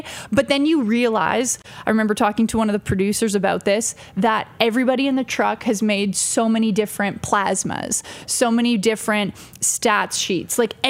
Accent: Calgary, Alberta, Canada; also born or lived in Vancouver / Winnipeg; Born in Vancouver, raised in Calgary, but played volleyball for Team Canada. So I lived in Winnipeg. I've lived in every city in Western Canada except for Victoria for like an extended period of time. And Belgium for a year.

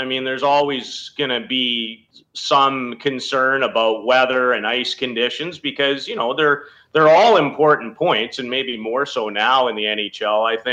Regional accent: Saskatchewan, Canada; growing up in Saskatchewan and playing street hockey

